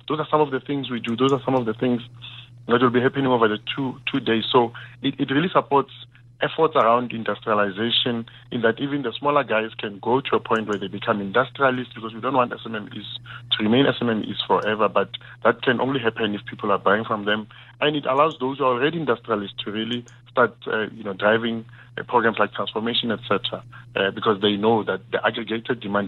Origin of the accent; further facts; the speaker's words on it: Mamelodi, Gauteng, South Africa; you know, I come from Mamelodi.